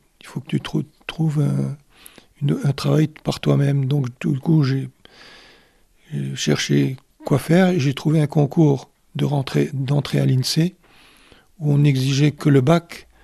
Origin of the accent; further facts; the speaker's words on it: Paris, Île-de-France, France; born there; je suis né à Paris, Paris 14e, plus précisément à la clinique Baudeloc, qui était vraiment une usine à enfants à l'époque.